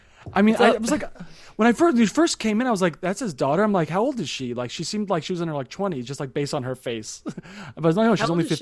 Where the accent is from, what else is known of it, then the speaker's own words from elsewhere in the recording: United Kingdom; Well, especially being British, you know.